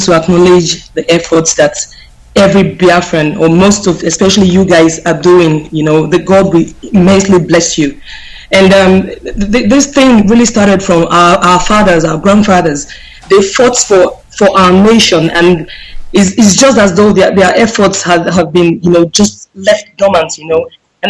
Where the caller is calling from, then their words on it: Norway; I'm calling from Norway.